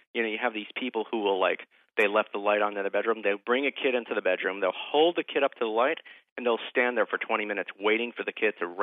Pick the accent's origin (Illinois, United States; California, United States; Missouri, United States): California, United States; San Jose; I'm from San Jose, California.